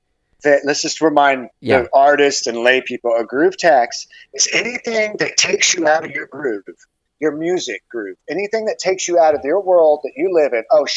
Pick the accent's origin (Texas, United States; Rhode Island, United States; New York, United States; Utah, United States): Texas, United States; San Antonio; also born or lived in California; So I was born in California. Then we moved to San Antonio in like 71, 72.